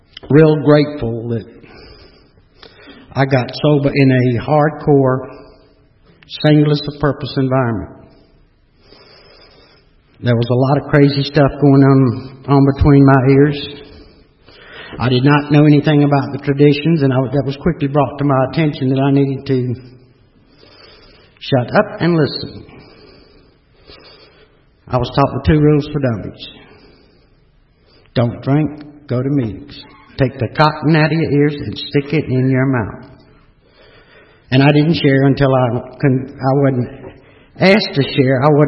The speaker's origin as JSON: {"language": "English", "town": "Atlanta", "region": "Georgia", "country": "United States", "tie": "born or raised there", "said": "I was raised here in Atlanta. Went to Northside High School back when Northside High School was college prep"}